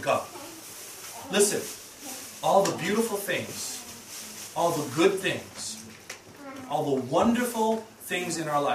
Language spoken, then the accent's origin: English; Los Angeles, California, United States; So yeah, I grew up in Los Angeles, and I never lived in one place for more than 4 years.